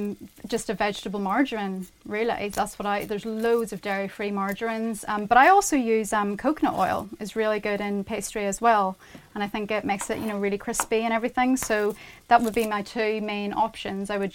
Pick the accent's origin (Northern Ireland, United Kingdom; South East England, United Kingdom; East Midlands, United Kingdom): Northern Ireland, United Kingdom; accent: Northern Irish; Stalk, it's my Northern Irish accent.